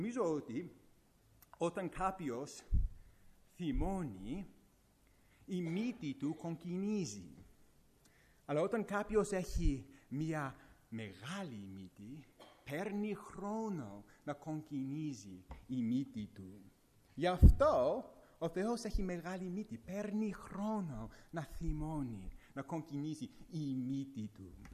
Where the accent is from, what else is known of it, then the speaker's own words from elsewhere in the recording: Greece; Εγώ είμαι Έλληνας, μπορώ να το πω τέτοια πράγματα.